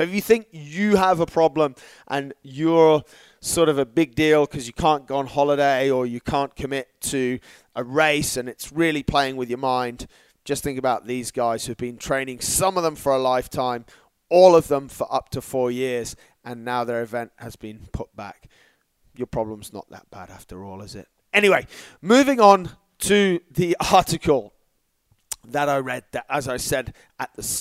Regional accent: Dubai, United Arab Emirates; when I was brought up here in Dubai, there was really no television.

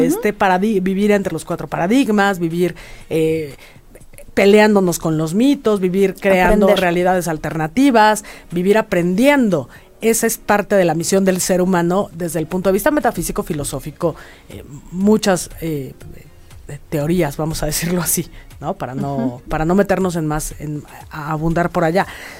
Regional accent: Mexico; Como mexicanos, el Malinche. Somos los hijos de la Malinche.

